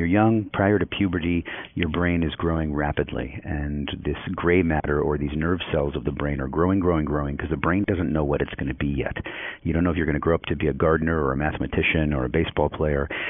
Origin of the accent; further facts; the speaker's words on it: California, United States; I knew people who were affected by it growing up in the Bay Area who were sick.